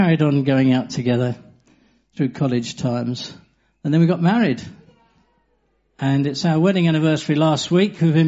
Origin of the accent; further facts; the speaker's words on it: Hayes, London, United Kingdom; I was brought up in Hayes in Middlesex in West London. The only son